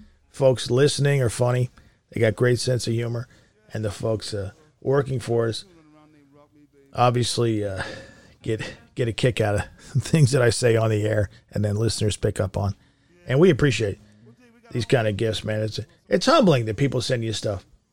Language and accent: English; Philadelphia, Pennsylvania, United States; but I'm from Philadelphia. You're used to the crowd turning on you.